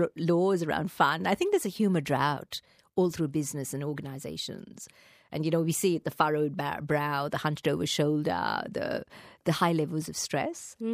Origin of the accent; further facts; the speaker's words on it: India; Growing up in India, you know, channeling my mom, that sort of thing.